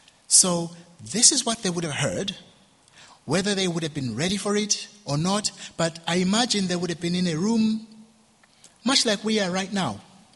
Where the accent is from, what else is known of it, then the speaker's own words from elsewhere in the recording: Uganda; accent: Ugandan; Sorry, my Ugandan accent is kicking in.